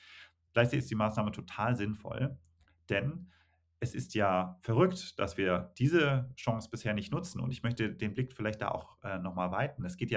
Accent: Germany; was wir als Deutsche ja eigentlich immer anstreben und wofür wir bekannt sind

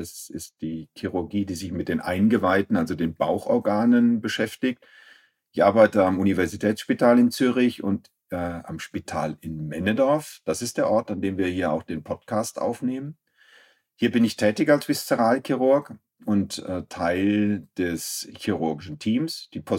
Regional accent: Aschaffenburg, Bavaria, Germany; Ich komme ganz ursprünglich aus Aschaffenburg. Das ist im bayerisch-hessischen Grenzgebiet. Dort bin ich aufgewachsen und bin nach der Schule an die Universität nach Würzburg gewechselt.

